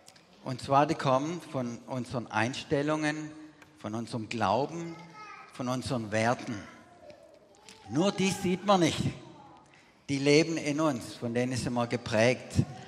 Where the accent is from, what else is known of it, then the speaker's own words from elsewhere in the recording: Germany; wie ich als Deutscher hier aufgewachsen bin.